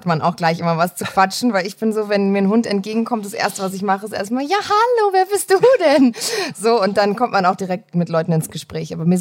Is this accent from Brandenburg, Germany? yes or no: no; Kirchzarten, Baden-Württemberg, Germany; also born or lived in Wiesbaden; geboren in Frankfurt, in Wiesbaden. Hab da eine kurze Zeit gelebt, so 6 Jahre, und dann bin ich in den Schwarzwald nach Kirchzarten gezogen.